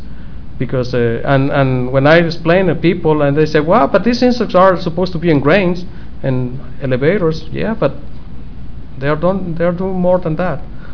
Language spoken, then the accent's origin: English; Mexico; And I'm from Mexico